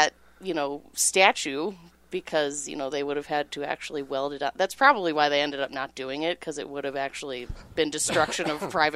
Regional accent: Illinois, United States; So, I'm from Illinois, but our high school mascot was the Bronco.

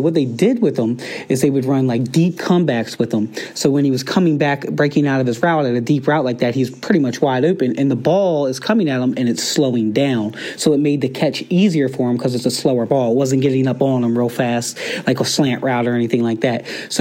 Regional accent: Maryland, United States; I'm a coach from Maryland.

